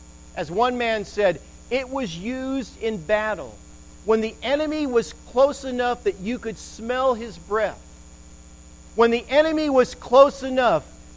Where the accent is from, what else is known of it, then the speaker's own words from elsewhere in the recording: England, United Kingdom; born there; I was born in England, and so